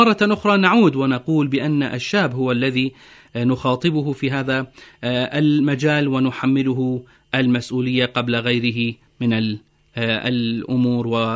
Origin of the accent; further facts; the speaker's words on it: Iraq; كما عندنا في العراق